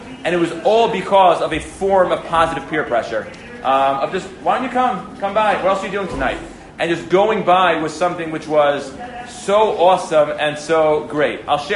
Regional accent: New Rochelle, New York, United States; I'm from New Rochelle.

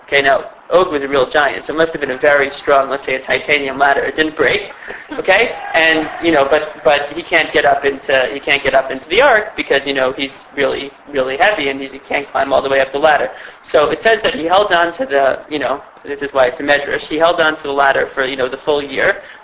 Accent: Teaneck, New Jersey, United States; I'm from Teaneck. So is that a Teaneck reference? Okay. Perfect. Now I feel at home.

